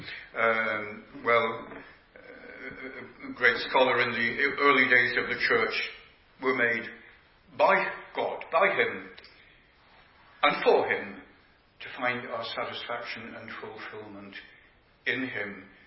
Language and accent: English; Yorkshire and the Humber, United Kingdom; As you know, I'm a Yorkshireman